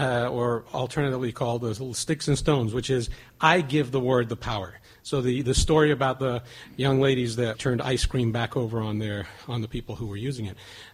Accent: San Francisco, California, United States; I'm from San Francisco.

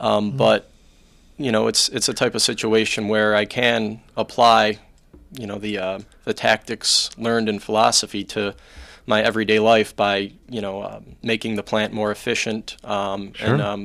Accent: Garden City, Michigan, United States; also born or lived in Dearborn / Detroit; I was born in Dearborn at Oakwood Hospital. I lived the first 2 years of my life in Detroit. My family moved to Garden City when I was two. Lived there till I was 18 when I went off to college.

